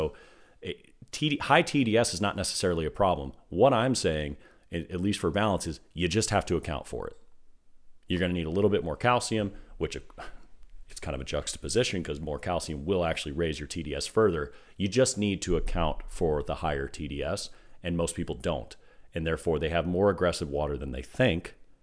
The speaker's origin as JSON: {"language": "English", "town": "Washington", "region": "District of Columbia", "country": "United States", "said": "I'm from the Washington, D.C. area."}